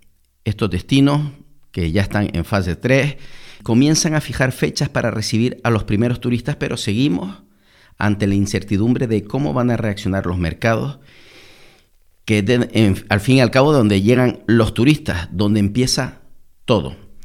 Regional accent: Canary Islands, Spain; accent: Canarian; Carlos, yo supongo que lo de Canarias lo dices por dos cosas: primero, por mi acento

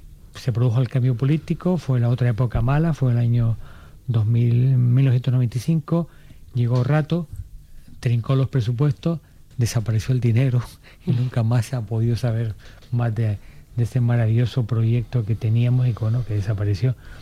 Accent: Canary Islands, Spain; los otros 6 somos canarios que vamos y venimos

